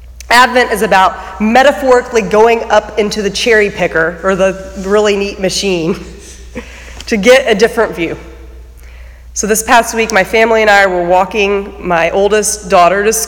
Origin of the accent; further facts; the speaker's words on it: Midwest, United States; he's seeing everything around him with these fresh eyes that I do not have as a Midwesterner.